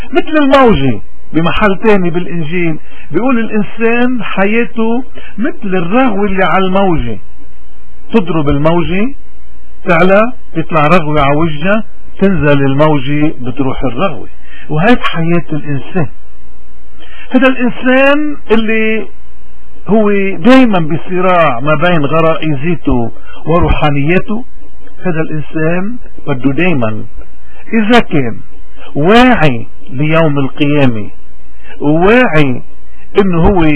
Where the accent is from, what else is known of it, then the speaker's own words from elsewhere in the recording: Lebanon; وهذا هو اليوم اللي نحن كلبنانيين لازمنا